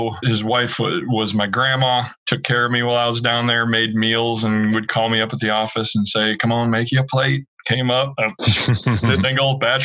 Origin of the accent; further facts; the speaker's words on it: Crystal, Minnesota, United States; I grew up in Crystal, Minnesota, just in the western suburbs over here, and, you know, predominantly white environment.